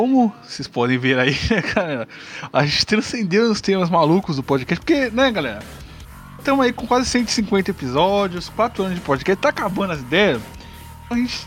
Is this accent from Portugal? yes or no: no; São Paulo, Brazil; A gente é de São Paulo, né?